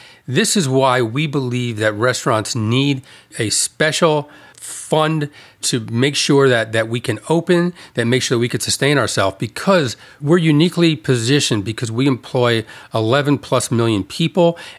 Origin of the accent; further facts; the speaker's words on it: United States; I look at it as I'm an American. I vote. In this country, we have the First Amendment.